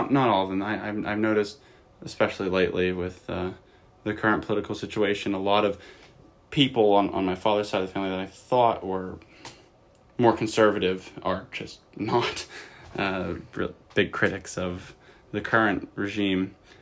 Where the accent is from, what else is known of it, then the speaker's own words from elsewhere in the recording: Ohio, United States; born there; also born or lived in Florida; I was born in Ohio, but I spent a lot of time in Florida throughout high school, and for my bachelor's degree, I was in Florida State University.